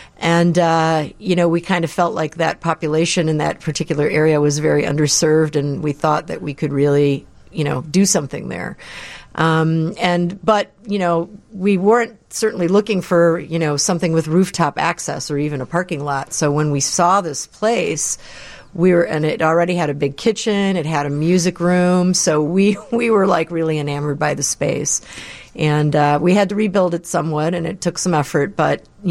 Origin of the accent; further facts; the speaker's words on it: Chicago, Illinois, United States; Well, I grew up in Chicago on the west side, and we always had a tremendous amount of vegetables, and we had fruit trees and things just on a normal, you know, city lot size.